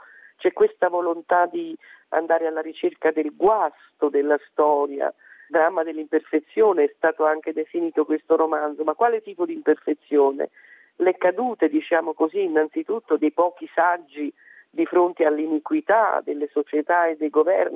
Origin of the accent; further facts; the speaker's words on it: Naples, Campania, Italy; born there; perché io sono nata a Capodimonte proprio di fronte alla Torre del Palasciano